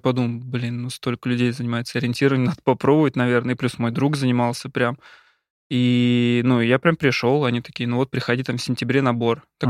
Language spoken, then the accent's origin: Russian; Ramenskoye, Moscow Oblast, Russia; ну я же из Раменска